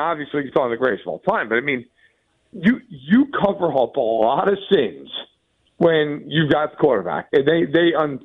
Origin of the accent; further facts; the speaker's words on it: New York, United States; Even though I grew up in New York, my dad is a diehard Chiefs fan